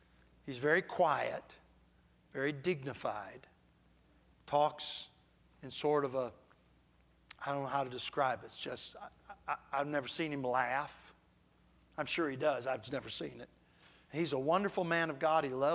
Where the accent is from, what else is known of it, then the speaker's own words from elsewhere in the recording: Michigan, United States; because I was raised in Michigan where it's no fault